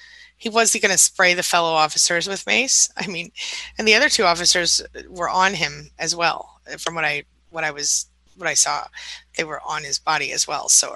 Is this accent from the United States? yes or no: yes; United States; It's not something that I, as an American, am proud of, or I don't think it's okay.